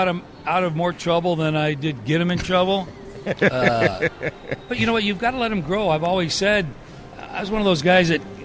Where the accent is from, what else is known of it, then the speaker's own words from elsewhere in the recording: California, United States; I grew up in the Bay Area, so I got to go to a lot of Giants games, a lot of A's games.